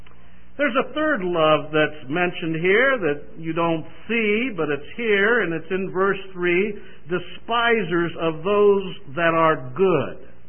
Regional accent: Chicago, Illinois, United States; Well, I'm from Chicago, and we have Michael Jordan and the Bulls, as you well know

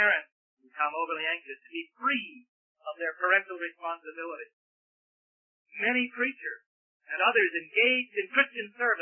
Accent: Plymouth, Michigan, United States; I'm from Plymouth, Michigan.

